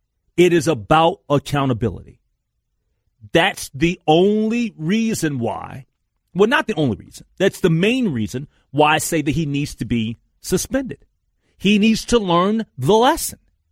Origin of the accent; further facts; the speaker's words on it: Minnesota, United States; As a Vikings fan, as a Minnesotan that wants to see the team be successful